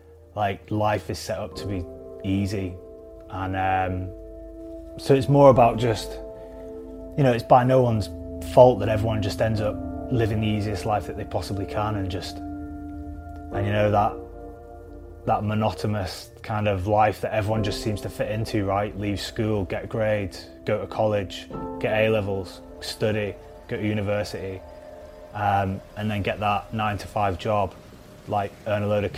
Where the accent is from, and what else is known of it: Preston, North West England, United Kingdom